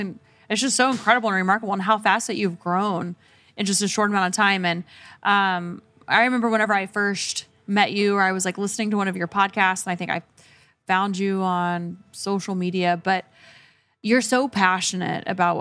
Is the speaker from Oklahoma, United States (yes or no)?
yes; Oklahoma, United States; I grew up on Rockin' D Ranch in Oklahoma, and I have this memory of being around, you know, I was around horses all the time